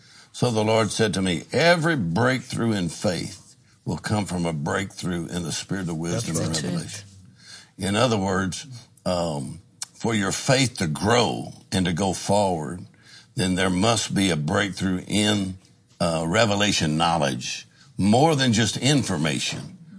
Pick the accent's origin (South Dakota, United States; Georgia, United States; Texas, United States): Texas, United States; I said, "I'm from Texas. I ate jalapeno peppers. I ain't afraid of no green stuff."